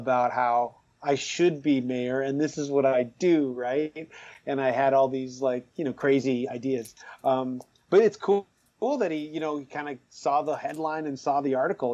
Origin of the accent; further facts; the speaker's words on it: Willowdale, Ontario, Canada; And, I grew up in Willowdale, and it was pretty wild.